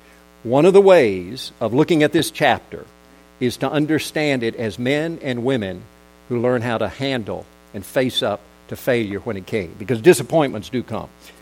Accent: South Korea; I grew up in Korea, and there was a leprosy colony not far from where I lived.

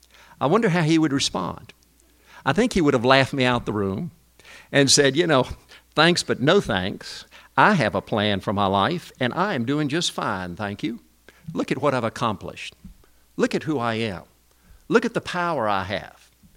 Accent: South Korea; You know, growing up in Korea as a child, even before it made any sense to me

